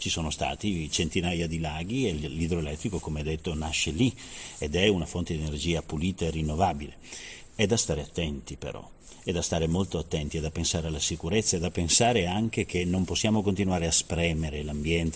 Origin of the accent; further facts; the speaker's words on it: Friuli-Venezia Giulia, Italy; Beh, intanto io sono friulano e quindi sono nato un po' dopo, quindi, però diciamo che la zona di Erto e Casso, io sono proprio della provincia di Pordenone. È nella mia storia, è nelle mie radici